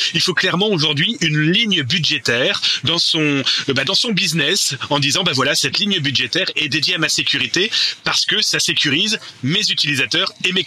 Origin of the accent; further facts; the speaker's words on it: France; Chez nous, en France, hein, c'est la RGPD.